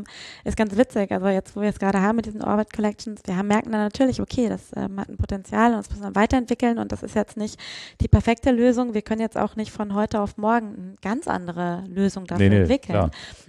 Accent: Frankfurt, Hesse, Germany; Ich komme aus Frankfurt, ich habe da ganz lange nicht gelebt. Ich bin jetzt auch wieder hingezogen im Dezember

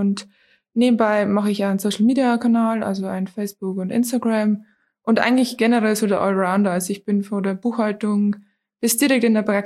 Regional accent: Teunz, Bavaria, Germany; ich bin 23 Jahre alt, komme aus Teunz

